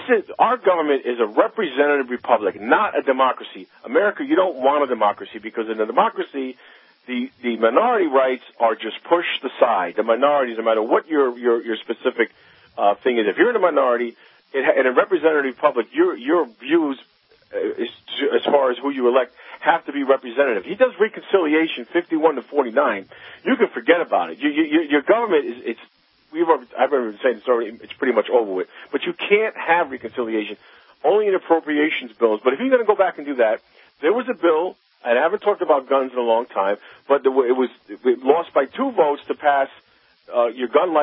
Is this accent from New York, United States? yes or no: yes; New York, United States; my home state of New York